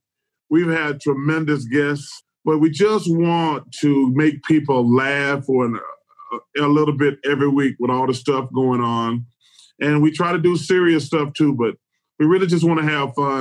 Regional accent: Alabama, United States; On my farm, which I've never been on the farm, even though I grew up in Alabama, I'm probably going to do apples or pears.

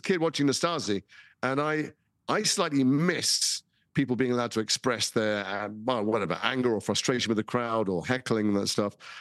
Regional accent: Liverpool, North West England, United Kingdom; I'm from Liverpool, so I grew up with football is a religion there. And I'm from four boys

